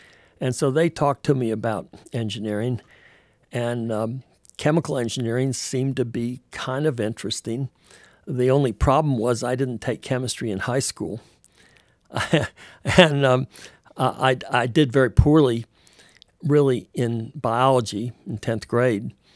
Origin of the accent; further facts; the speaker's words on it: Florida, United States; the only reason I got into college was because I was from Florida.